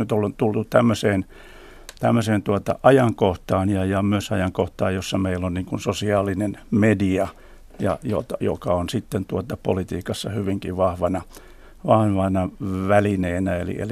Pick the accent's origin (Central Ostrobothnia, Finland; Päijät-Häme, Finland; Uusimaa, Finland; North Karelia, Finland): Päijät-Häme, Finland; Lahti; yhteenottoja muun muassa kotikaupungissani Lahdessa ja muuta